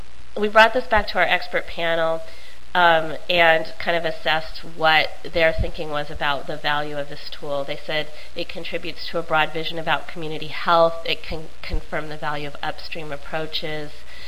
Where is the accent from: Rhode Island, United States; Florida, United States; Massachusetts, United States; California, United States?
California, United States; Oakland; I come from Oakland in California